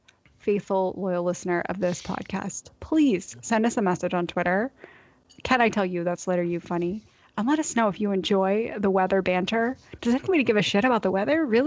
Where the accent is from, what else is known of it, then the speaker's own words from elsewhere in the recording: East Coast, United States; So growing up on the East Coast, like I was so used to that weather.